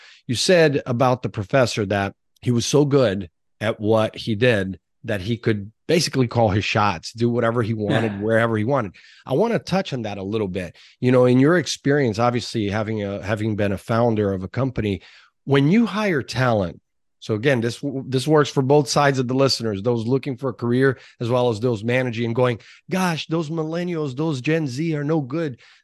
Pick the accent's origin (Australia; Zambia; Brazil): Brazil; now in United States; we were chatting about my home country, Brazil